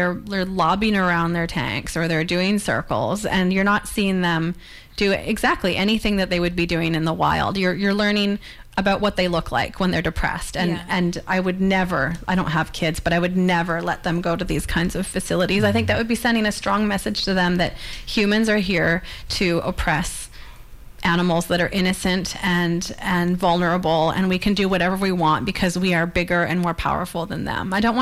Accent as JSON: {"language": "English", "town": "Victoria", "region": "British Columbia", "country": "Canada", "tie": "born or raised there", "said": "I grew up in Victoria"}